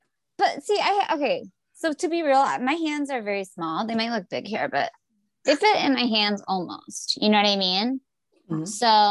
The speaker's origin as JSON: {"language": "English", "region": "Indiana", "country": "United States", "tie": "born or raised there", "said": "And I mean, I grew up in Indiana for the most part."}